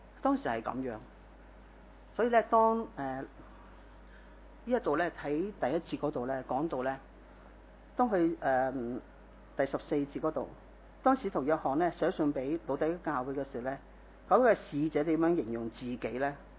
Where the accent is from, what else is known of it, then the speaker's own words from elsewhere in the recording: Hong Kong; 在我们香港人来看，或者某些议员来就觉得是很多钱